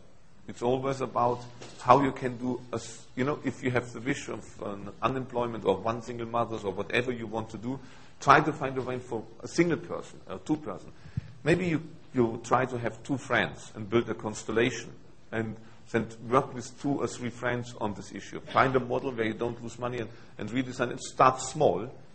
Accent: Germany; English is a second language; You know, I'm coming from Germany

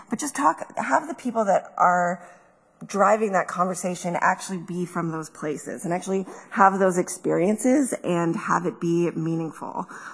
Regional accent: Toronto, Ontario, Canada; So I am from Toronto, and my sense of being an urban citizen is very much about growing up in Toronto.

